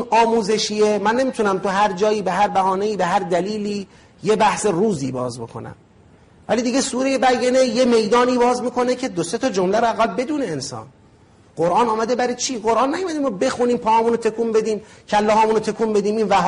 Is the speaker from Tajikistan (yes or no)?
no; Iran; گفتم اینجوری از ایران اومدم.